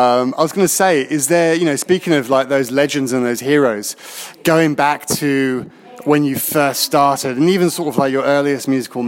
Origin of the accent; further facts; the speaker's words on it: Auckland, New Zealand; born there; I was born in Auckland originally.